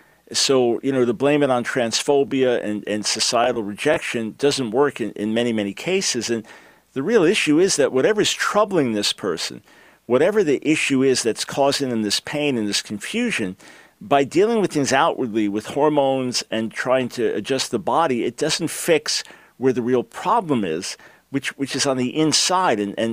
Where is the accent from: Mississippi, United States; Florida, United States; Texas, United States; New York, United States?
New York, United States; And I love that New York spirit. That's my hometown.